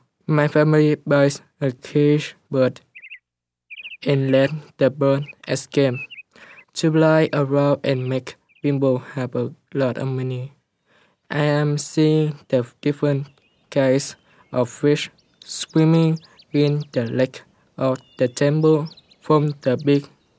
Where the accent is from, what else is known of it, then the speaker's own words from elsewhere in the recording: Vietnam; In my home country of Vietnam, the first day of January on the lunar calendar is Lunar New Year